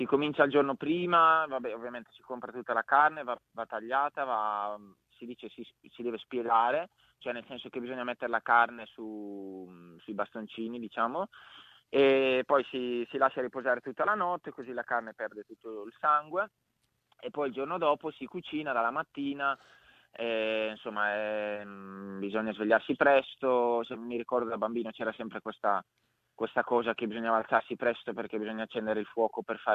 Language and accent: Italian; Brescia, Lombardy, Italy; io essendo bresciano, diciamo, noi a Brescia facciamo per ogni occasione facciamo lo spiedo bresciano